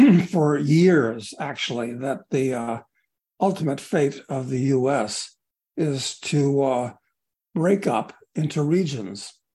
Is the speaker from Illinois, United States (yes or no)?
yes; Chicago, Illinois, United States; I grew up in Chicago.